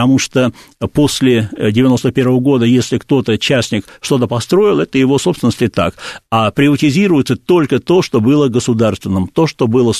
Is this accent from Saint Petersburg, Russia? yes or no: yes; Saint Petersburg, Russia; в моем родном городе Петербурге